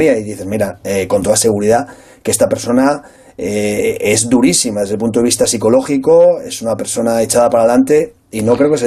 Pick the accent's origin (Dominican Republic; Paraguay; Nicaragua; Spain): Spain; Albacete, Castilla-La Mancha; hasta a mí mismo que soy de Albacete me llama la atención